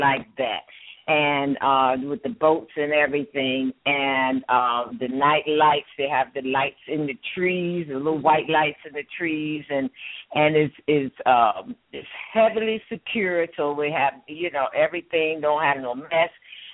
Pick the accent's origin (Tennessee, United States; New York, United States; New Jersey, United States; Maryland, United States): Maryland, United States; I am originally from Maryland, so that's my home base, okay?